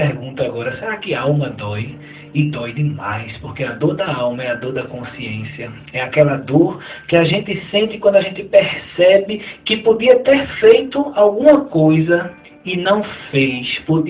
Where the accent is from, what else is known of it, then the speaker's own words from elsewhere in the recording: Recife, Pernambuco, Brazil; eu não sou de Palmares, eu sou de Recife, vivi lá toda a minha vida, minha esposa também